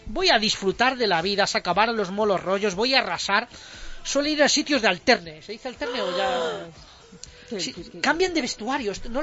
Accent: Toledo, Castilla-La Mancha, Spain; Soy padre, soy del Atleti, soy de Toledo.

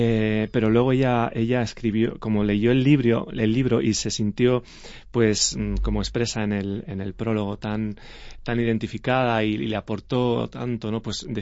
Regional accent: Burgos, Castile and León, Spain; Tenemos también previsto hacerlo en Burgos, mi ciudad natal, que me hace muchísima ilusión.

